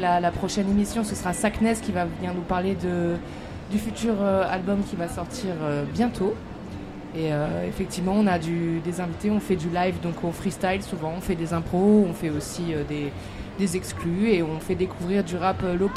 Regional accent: Lille, Hauts-de-France, France; Et en gros, on est de Lille et de la région.

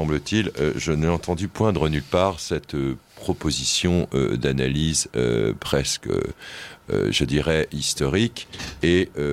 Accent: France; Je suis français, j'entends like

